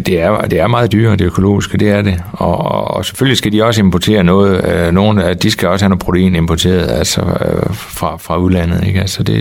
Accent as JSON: {"language": "Danish", "region": "North Denmark Region", "country": "Denmark", "said": "Og så er vi jo nordjyder, så er vi vendelboer, ikke?"}